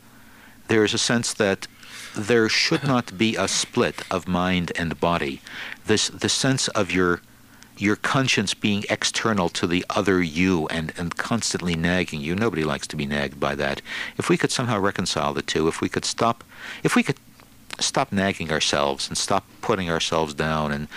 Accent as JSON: {"language": "English", "town": "Boston", "region": "Massachusetts", "country": "United States", "lives_now": "Chicago, United States", "said": "I'm a Bostonian in Chicago"}